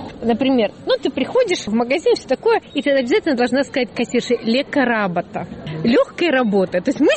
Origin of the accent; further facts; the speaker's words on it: Moscow, Russia; moved away as an adult; now in Bulgaria; Я приехала из Москвы.